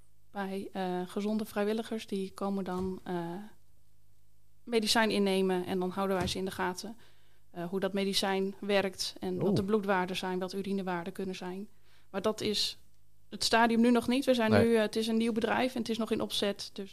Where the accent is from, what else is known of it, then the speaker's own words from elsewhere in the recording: Hoogezand, Groningen, Netherlands; Ik ben geboren in Hogezand. En daar ben ik ook opgegroeid, het grootste deel van mijn leven. Ik ben niet met het geloof opgegroeid.